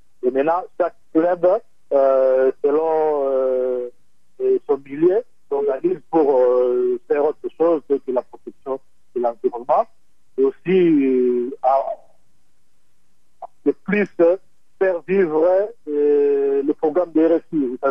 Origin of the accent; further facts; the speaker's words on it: DR Congo; dans un camp de réfugiés ici chez nous en RDC